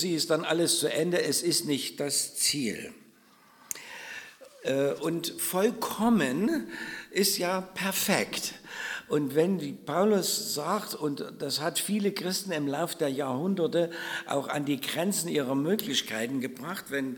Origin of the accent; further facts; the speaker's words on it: Oelsnitz, Saxony, Germany; So ist das in Oelsnitz, wo ich herkomme